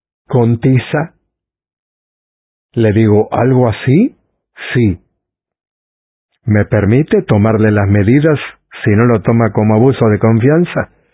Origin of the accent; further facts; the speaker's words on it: Valledupar, Cesar, Colombia; Vengo de Valledupar.